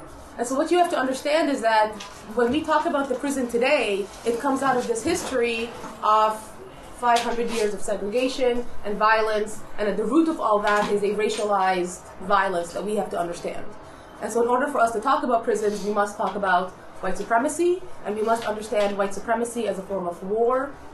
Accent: Egypt; I attest to that because I am from Egypt and I'm African.

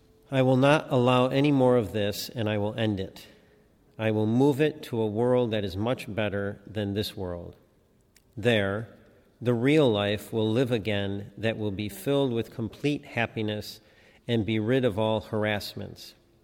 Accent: Yemen; unavailable in my home country of Yemen.

